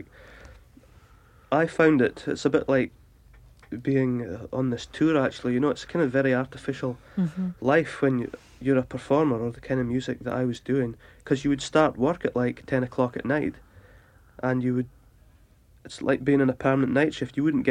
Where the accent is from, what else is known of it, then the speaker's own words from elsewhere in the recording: Scotland, United Kingdom; When I was growing up in Scotland, you know, country music was the big thing where I was living, in the rural parts